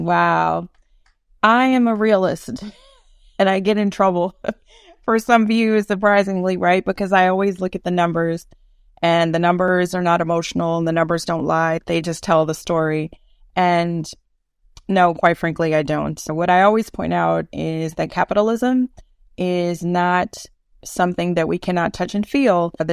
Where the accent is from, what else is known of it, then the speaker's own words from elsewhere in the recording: Eunice, Louisiana, United States; now in Houston, United States; shout out to my hometown of Eunice, Louisiana, we don't call it inflation